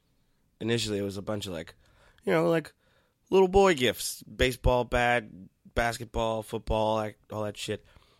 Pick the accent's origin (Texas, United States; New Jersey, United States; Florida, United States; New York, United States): New York, United States; Queens; When I was there, it's pretty safe.